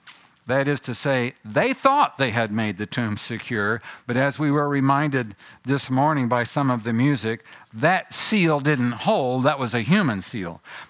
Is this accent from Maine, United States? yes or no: no; Nebraska, United States; especially a tornado, as we grew up with out in Nebraska